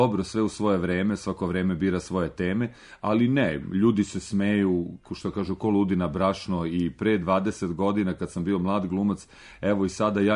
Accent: Kragujevac, Šumadija and Western Serbia, Serbia; ja sam rodom Kragujevčanin

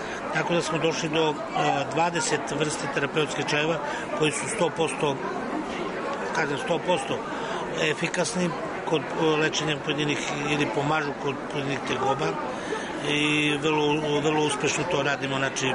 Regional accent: Donji Dušnik, Nišava District, Serbia; born there; u mom kraju, tamo gde sam rođen, u Donjem Dušniku, odnosno u Sopotnici.

